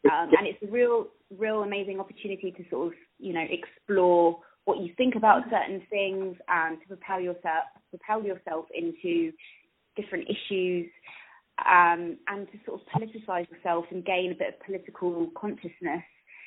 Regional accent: Portsmouth, South East England, United Kingdom; I grew up in Portsmouth and, you know, didn't go to particularly good state comp

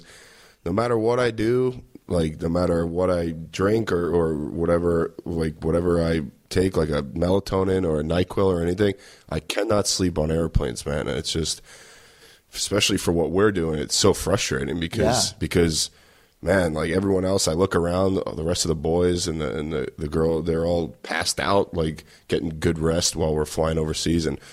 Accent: Queens, New York, United States; I'm from Queens.

